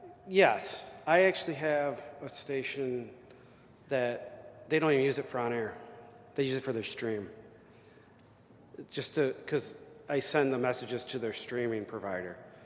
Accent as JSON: {"language": "English", "town": "Grand Rapids", "region": "Michigan", "country": "United States", "tie": "born or raised there", "said": "And then my hometown of Grand Rapids, Michigan, that's Market 68."}